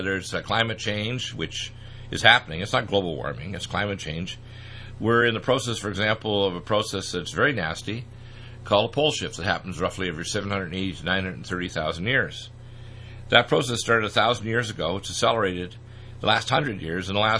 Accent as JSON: {"language": "English", "town": "Detroit", "region": "Michigan", "country": "United States", "tie": "born there", "also_born_or_lived": "Canada", "said": "spent half my career, the first half of my career in Canada, although my mom's from North Dakota and I was born in Detroit."}